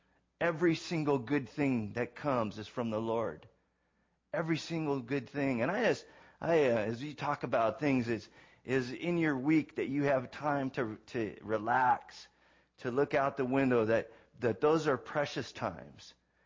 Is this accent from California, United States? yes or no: yes; California, United States; Growing up in Southern California, I'm thinking, we live in the country. You know, there's 16,000 people here.